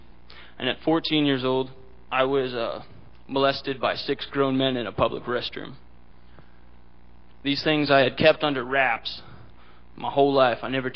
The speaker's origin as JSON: {"language": "English", "town": "Vermilion", "region": "Alberta", "country": "Canada", "tie": "born there", "said": "I am 21 years old, and I was born in Vermilion, Alberta."}